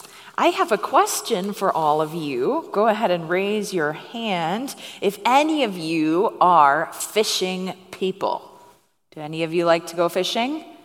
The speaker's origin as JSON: {"language": "English", "region": "Minnesota", "country": "United States", "tie": "born or raised there", "said": "I grew up in Minnesota on a lake, and I loved nothing more than going out and catching fish."}